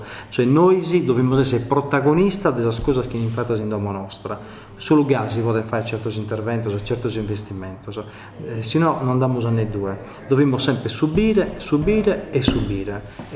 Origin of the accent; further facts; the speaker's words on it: Sardinia, Italy; ma che noi sardo non siamo stati buoni a gestire dal suo incominzo.